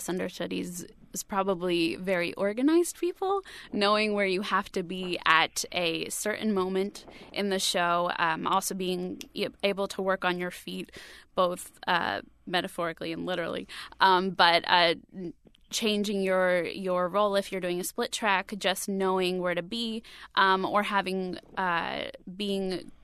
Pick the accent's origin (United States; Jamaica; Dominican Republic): United States; Virginia; So I grew up in a small town in Virginia.